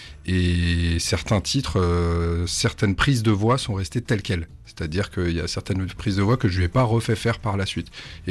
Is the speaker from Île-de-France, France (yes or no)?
yes; Paris, Île-de-France, France; Parce que j'étais dans le punk et puis j'étais de Ménilmontant en même temps.